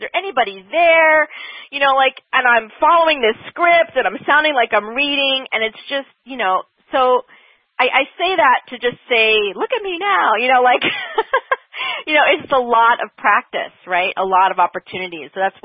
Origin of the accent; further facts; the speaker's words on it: New Jersey, United States; I'm from New Jersey, so I'll blame it on that, too.